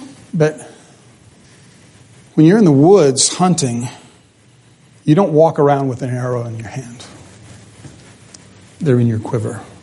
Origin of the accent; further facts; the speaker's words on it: Chowchilla, California, United States; Chowchilla is kind of my hometown. I wasn't born there, but I grew up there.